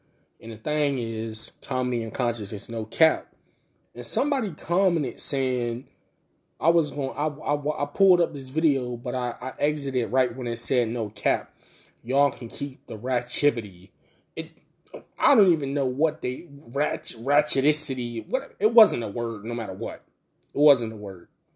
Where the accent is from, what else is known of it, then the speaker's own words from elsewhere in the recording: Tampa, Florida, United States; accent: southern; Now, I don't know if you guys notice, I have a little bit of a southern accent. I was born in Tampa, Florida. I was not raised in Tampa, Florida. I was raised from 0 to 6 in Tampa, Florida. Then I moved up north.